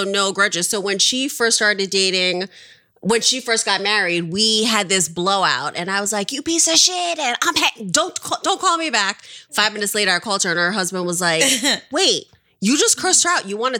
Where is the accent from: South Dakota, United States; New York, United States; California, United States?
New York, United States; Brooklyn; We grew up in Brooklyn and Flatbush.